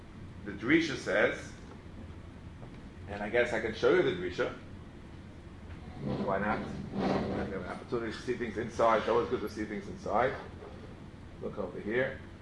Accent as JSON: {"language": "English", "region": "Arizona", "country": "United States", "tie": "born or raised there", "said": "When I was growing up in Arizona, they had lirot."}